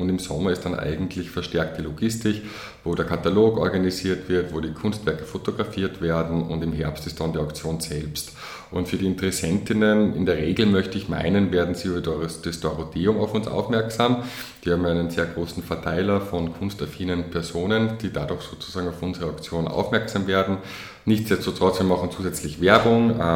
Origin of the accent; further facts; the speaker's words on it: Salzburg, Austria; Ich komme ursprünglich aus Salzburg und habe dann in Wien Kultur- und Sozialanthropologie studiert.